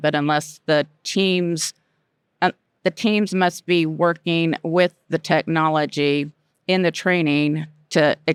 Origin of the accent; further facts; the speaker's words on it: United States; So I'm an American. I love aviation. I love flying. It's in my family.